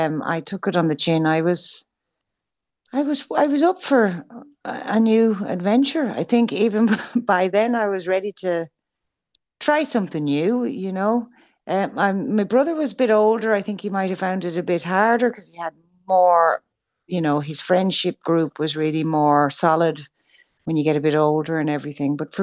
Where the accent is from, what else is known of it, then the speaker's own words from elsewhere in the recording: Arklow, Leinster, Ireland; And then there's a song on there called … which just happens to be my hometown